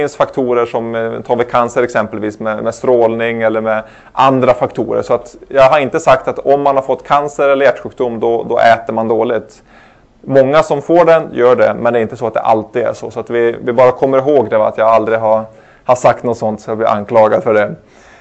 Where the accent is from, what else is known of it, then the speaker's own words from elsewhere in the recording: Norrland, Sweden; accent: Norrland; Som sagt, uppe från Norrland så är det någon som har svårt att förstå vad jag säger. Så är det kanske för att jag har lite norrländska drag.